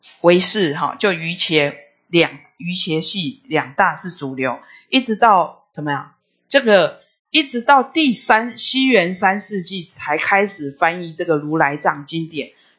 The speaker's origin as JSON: {"language": "Chinese", "country": "China", "said": "因为我们中国人喜欢什么？生性比较喜欢简易的东西"}